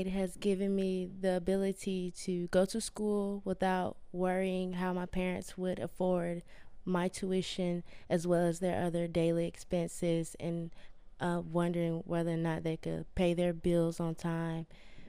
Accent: Plymouth, North Carolina, United States; I'm from Plymouth, North Carolina.

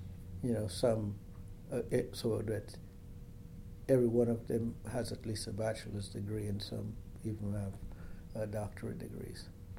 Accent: Grenada; moved away as an adult; now in United States; I grew up on a farm. I grew up in Grenada until, as I said, I was 19, and then I came to the U.S.

